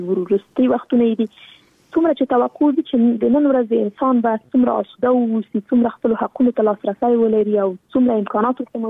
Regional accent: Afghanistan; نن ورځ موږ څومره کلونه کېږي چې په افغانستان کې جګړه روانه ده. زه خو شخصا په جګړه کې پیدا شوی یم، دا په جګړه کې رالویا شولم

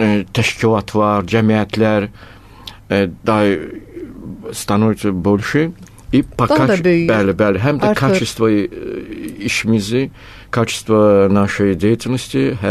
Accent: Baku, Azerbaijan; mən Bakını unutmuram, mən özüm Bakılıyam.

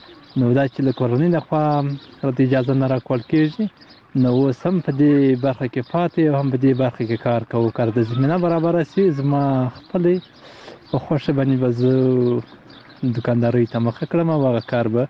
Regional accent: Helmand, Afghanistan; د هلمند ولایت د ندلی ولسوالۍ یم.

